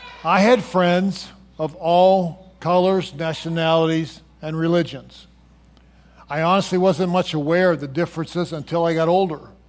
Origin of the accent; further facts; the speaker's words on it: Pittsburgh, Pennsylvania, United States; moved away as an adult; I grew up near Pittsburgh, which was a melting pot of different nationalities, races, and religions. We even had our own language called Pittsburghese. And even today, at the age of 72 and having been away from home since I was 18, I still speak some of that special language.